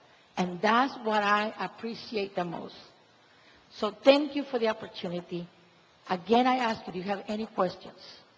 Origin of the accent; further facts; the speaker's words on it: Matamoros, Tamaulipas, Mexico; English is a second language; also born or lived in United States; You can tell my accent. I was born in the United States. I'm a proud American citizen, Mexican-American in my blood, carry Mexican blood. I was raised in Matamoros, border town.